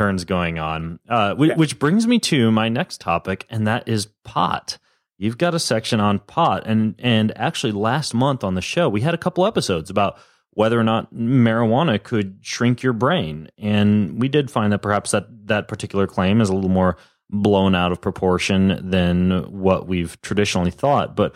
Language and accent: English; Idaho, United States; And I grew up in North Idaho attending demolition derbies and rodeos.